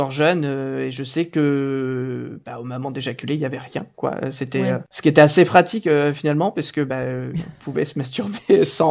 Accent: Normandy, France; je viens de Normandie et on est voilà, on est cru sur le sujet

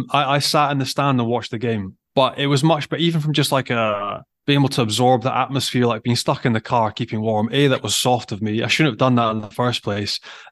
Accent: Scotland, United Kingdom; I watched the game properly in the pissing rain as a Scot.

